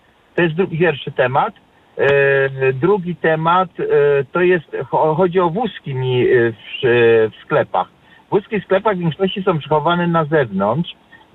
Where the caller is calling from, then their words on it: Warsaw, Masovian Voivodeship, Poland; z Warszawy